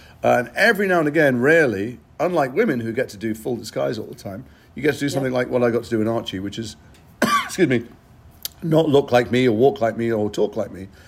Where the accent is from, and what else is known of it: England, United Kingdom